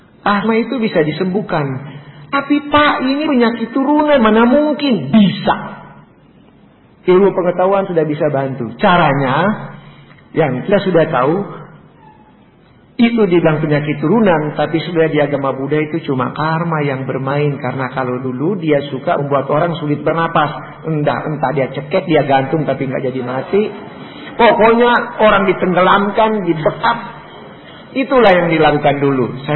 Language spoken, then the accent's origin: Indonesian; Manado, North Sulawesi, Indonesia; Karena dia tahu saya orang Manado.